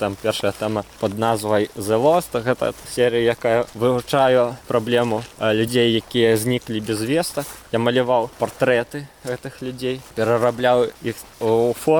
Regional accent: Belarus; also born or lived in Moscow; Тоді тільки я зрозумів, хто я і відкуди я. Одразу так само зрозумів, що у мене є некий акцент, що я по-іншому розмовляю, по-іншому думаю. Ну тоді у мене такий національний вибух пройшов, що я тоді почав вельми так вивчити білоруською мову

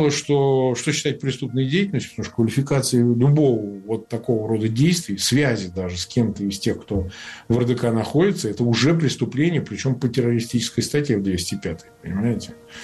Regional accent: Samara, Samara Oblast, Russia; я действительно вырос в Самаре, я вырос в татарской среде.

